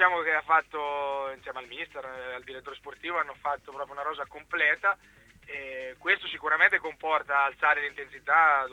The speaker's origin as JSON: {"language": "Italian", "town": "Ancona", "region": "Marche", "country": "Italy", "said": "sono d'Ancona"}